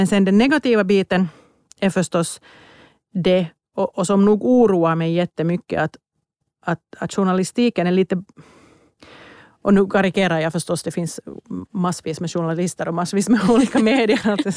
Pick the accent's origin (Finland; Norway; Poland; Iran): Finland; jag kanske också som finlandssvensk lite känner igen fast vi är en jätteprivilegierad minoritet.